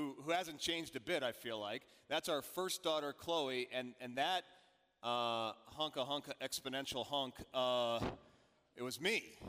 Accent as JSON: {"language": "English", "region": "Texas", "country": "United States", "tie": "born or raised there", "said": "As some of you know, I grew up in Texas"}